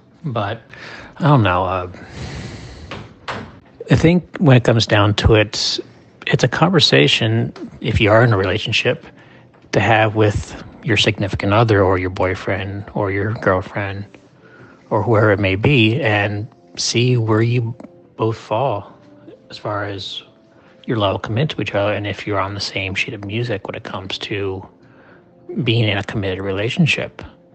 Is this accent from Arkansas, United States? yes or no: no; New York, United States; I'm originally from New York, the state, not the city.